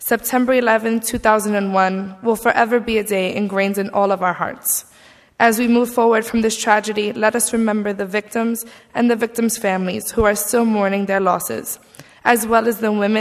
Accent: Bronx, New York, United States; I'm a freshman here at Dickinson, and I was born and raised in the Bronx.

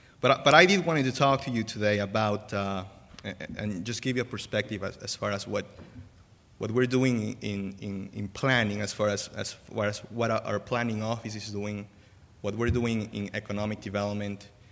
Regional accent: Lima, Peru; I am from Lima, Peru

